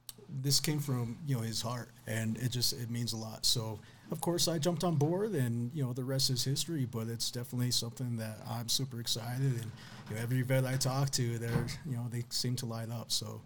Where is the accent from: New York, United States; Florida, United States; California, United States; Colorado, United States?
Colorado, United States; Monte Vista; I moved back to the Valley. I'm originally from Monte Vista and been living out for years. Finally moved back